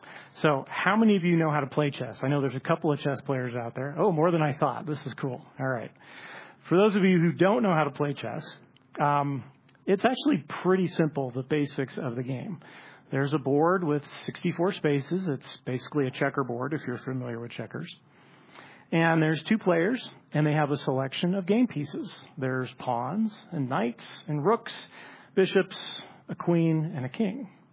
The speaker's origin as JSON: {"language": "English", "town": "Los Angeles", "region": "California", "country": "United States", "tie": "born or raised there", "said": "Overall, 1984 was kind of a fun year to be a kid growing up in Los Angeles where I did."}